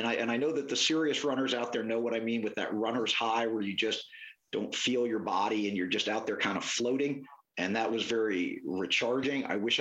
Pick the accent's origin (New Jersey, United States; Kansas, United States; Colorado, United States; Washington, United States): Colorado, United States; Denver; also born or lived in Hawaii; I was born in Hawaii, moved and grew up in Denver, and moved east to go to school, never left.